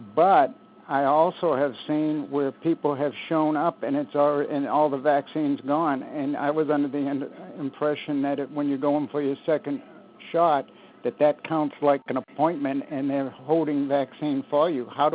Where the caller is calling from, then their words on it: Fairhope, Alabama, United States; Ma'am, I'm calling from Fairhope, Alabama. I got my first shot in Daphne